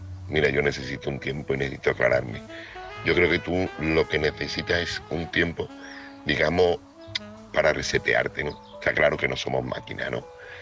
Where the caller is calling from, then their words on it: Seville, Andalusia, Spain; corresponsal de Sevilla.